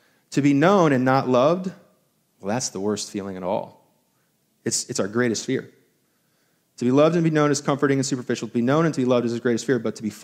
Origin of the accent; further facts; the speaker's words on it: Hong Kong; born there; well, I was born in Hong Kong, and so I can't be the president.